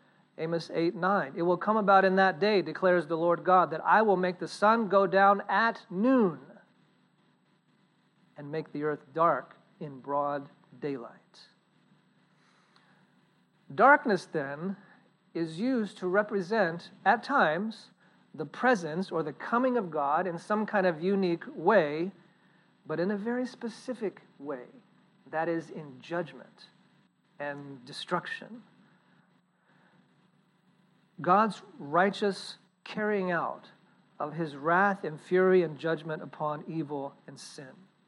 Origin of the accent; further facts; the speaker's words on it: Virginia, United States; I grew up in Virginia, so we have Luray Caverns up in the mountains of Virginia.